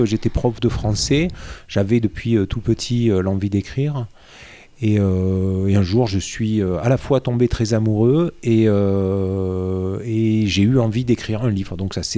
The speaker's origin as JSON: {"language": "French", "region": "Occitanie", "country": "France", "tie": "born or raised there", "said": "comme j'ai grandi dans le Nord Aveyron"}